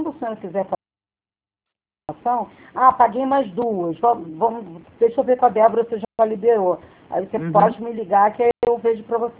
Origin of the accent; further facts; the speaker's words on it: Rio de Janeiro, Brazil; Eu sou carioca.